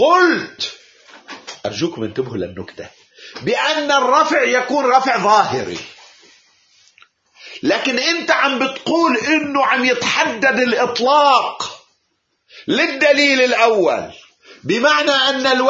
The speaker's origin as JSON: {"language": "Arabic", "country": "Iraq", "said": "لا أنا كعراقي ولا أنت كنائيني تقول بهذا الكلام."}